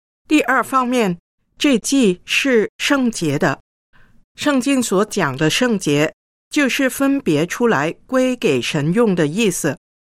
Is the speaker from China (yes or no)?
yes; China; 我们身为中国人的基督徒